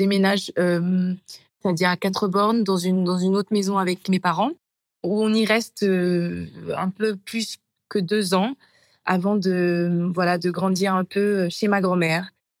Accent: Curepipe, Plaines Wilhems, Mauritius; actuellement, je vis dans le centre de l'île. J'ai grandi ici à l'île Maurice. Je suis née plus précisément à Curepipe. J'ai grandi à Saudenac, dans un pavillon, dans une chouette maison avec ma grande sœur.

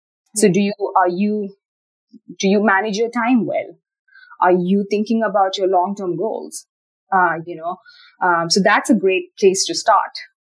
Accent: India; I'm from India, right? And in India, for instance, humility is a very highly valued trait.

